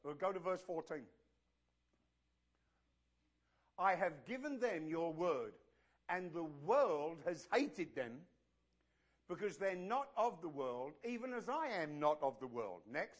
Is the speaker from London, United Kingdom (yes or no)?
yes; London, United Kingdom; Now, of course, as a Londoner, child of the 60s, We were all influenced, at least us English guys